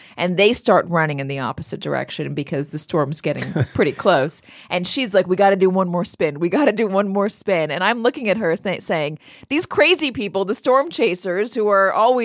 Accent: Los Angeles, California, United States; and I'm from Los Angeles. I mean, rain is a weather event for me.

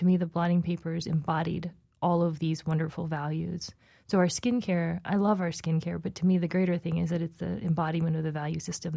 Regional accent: New Jersey, United States; I'm not Japanese. I'm from New Jersey. I look Asian, and I am. I'm Taiwanese ethnically.

